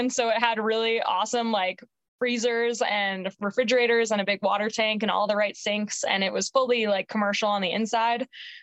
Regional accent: Skokie, Illinois, United States; when I grew up in Chicago, or just outside of Chicago in Skokie.

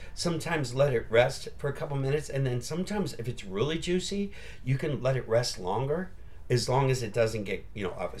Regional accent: San Francisco, California, United States; San Francisco, my hometown. Gotta love San Francisco.

